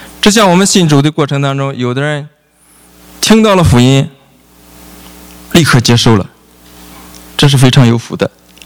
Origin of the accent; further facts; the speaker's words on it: Shandong, China; 像我是山东人，一说山东人如何的好，我心里听特高兴